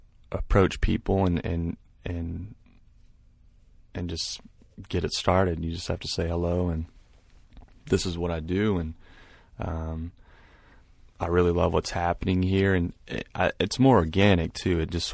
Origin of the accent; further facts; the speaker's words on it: Douglasville, Georgia, United States; also born or lived in Hapeville / East Point; I kind of bounced around Atlanta. I started out in Hapeville and then East Point, and then I ended up in right outside in Douglasville. Spent most of my time growing up there.